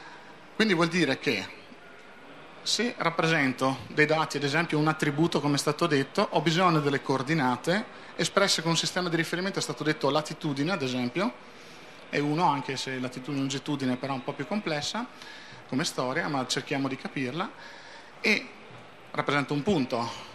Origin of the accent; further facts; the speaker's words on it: Trento, Trentino-Alto Adige, Italy; vengo da Trento